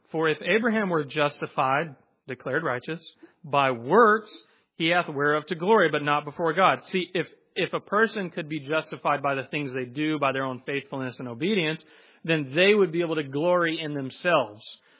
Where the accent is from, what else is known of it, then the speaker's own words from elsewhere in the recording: Georgia, United States; You could say y'all. I'm from Georgia. Know y'all.